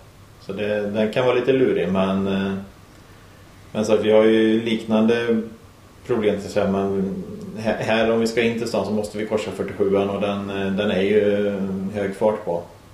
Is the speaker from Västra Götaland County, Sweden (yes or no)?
yes; Lidköping, Västra Götaland County, Sweden; Jag kommer ju från Lidköping från början. Ja. Jag kom hit när jag började gymnasiet.